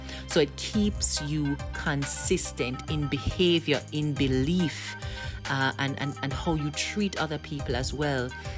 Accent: Jamaica; I am Jamaican. So you will hear, if you don't already know, references to the Jamaican vernacular, culture, and of course a little bit of patois mixed in here and there.

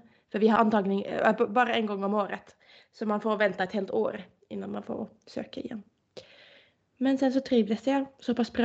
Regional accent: Turku, Southwest Finland, Finland; now in Sweden; Så jag satsade verkligen allt för att komma in i Finland, i min hemstad Åbo

